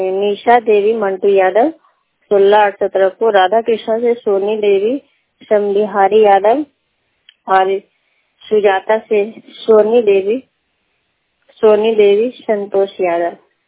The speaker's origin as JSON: {"language": "Hindi", "region": "Bihar", "country": "India", "said": "थाना नौ जिला नालंदा के रहने वाली हूँ।"}